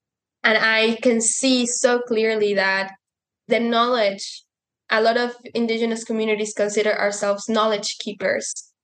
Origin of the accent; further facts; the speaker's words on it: San Pedro Tultepec, State of Mexico, Mexico; I'm from Mexico, from a community called San Pedro Tultepec. And I come from the Otomi Toltec indigenous community, and we speak the Otomi Nyanyu language.